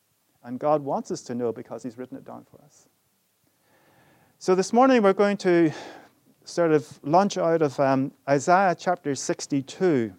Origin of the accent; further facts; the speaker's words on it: Northern Ireland, United Kingdom; moved away as an adult; I grew up in Northern Ireland the first 20 years, and the Baptist church that we went to in the evening